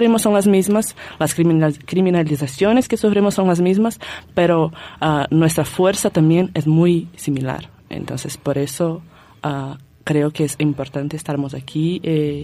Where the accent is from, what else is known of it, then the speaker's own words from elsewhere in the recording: Brazil; vengo de Brasil